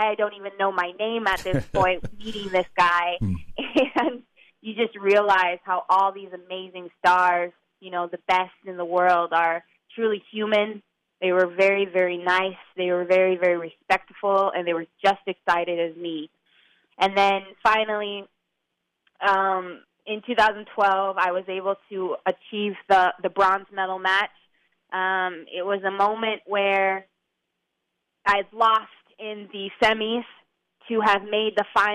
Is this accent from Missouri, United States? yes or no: no; Sturgis, South Dakota, United States; moved away as an adult; now in Miami, United States; I'm originally from Sturgis, South Dakota, so it was terrifying to me to move away from my family